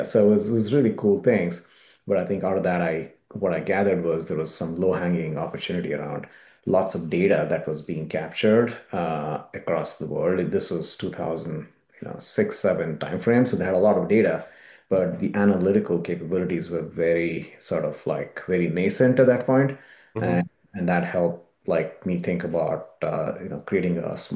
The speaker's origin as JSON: {"language": "English", "country": "India", "tie": "born or raised there", "moved": "yes", "lives_now": "United States", "said": "I've been living in this area in Northern Virginia area for the last 9 years, but prior to that, I grew up in India."}